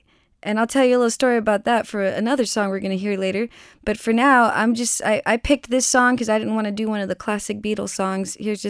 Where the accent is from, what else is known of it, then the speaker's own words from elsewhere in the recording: San Antonio, Texas, United States; You know, I come from San Antonio, Texas, but … is my home band.